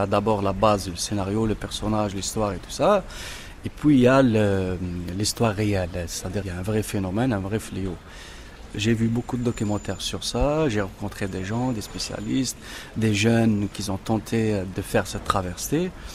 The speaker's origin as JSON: {"language": "French", "country": "Algeria", "said": "mais en tant qu'Algérien, l'Algérien, quand il voit ce film, il réagit."}